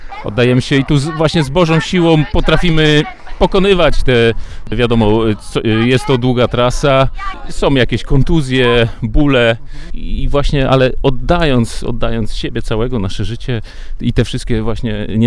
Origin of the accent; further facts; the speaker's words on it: Kalisz, Greater Poland Voivodeship, Poland; Jestem z Kalisza